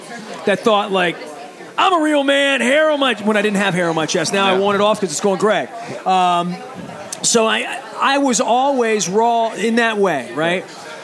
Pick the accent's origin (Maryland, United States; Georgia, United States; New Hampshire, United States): Maryland, United States; Baltimore; I grew up in East Baltimore. Went to many, many bull and oyster roasts as a kid.